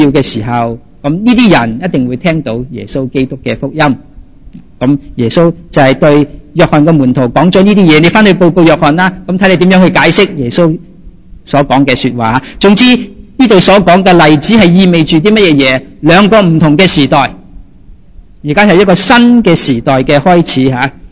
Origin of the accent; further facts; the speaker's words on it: China; 我哋中国人都可以懂啊